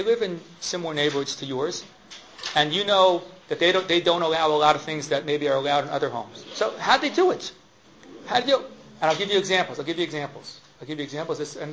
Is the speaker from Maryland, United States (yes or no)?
yes; Silver Spring, Maryland, United States; I'm from Silver Spring, Maryland.